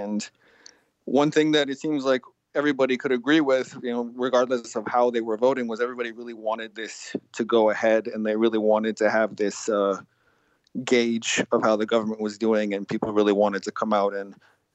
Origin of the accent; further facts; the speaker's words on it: Canada; I mean, I'm from Canada, and I can't recall ever being in Canada at a time when people seemed really excited to vote.